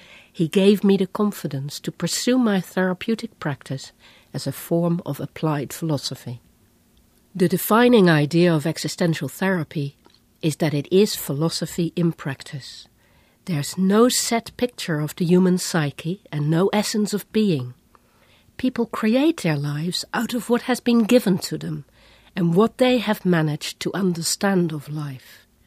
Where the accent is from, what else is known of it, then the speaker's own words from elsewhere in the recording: The Hague, South Holland, Netherlands; My deep connection with existential ideas came from my early background in the Netherlands. I was born in The Hague some years after the end of the Second World War.